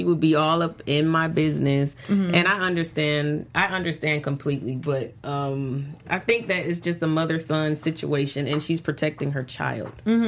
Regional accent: Hawaii, United States; born there; also born or lived in San Francisco, United States / New York, United States; But see, I was born in Hawaii. I've been in San Francisco, New York. I was raised in the army, so I've been around a lot of different people.

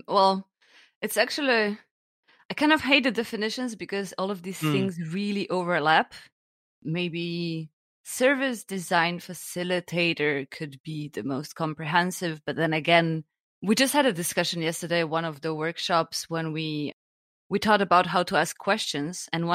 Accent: Slovenia; now in Germany; I'm originally from Slovenia.

